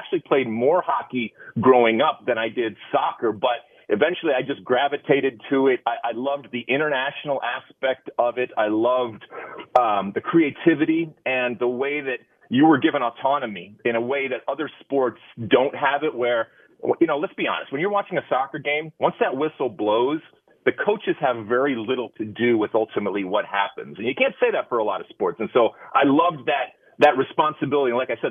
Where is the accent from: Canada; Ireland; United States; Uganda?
United States; Michigan; And I grew up in Michigan, and I know your wife's from Michigan.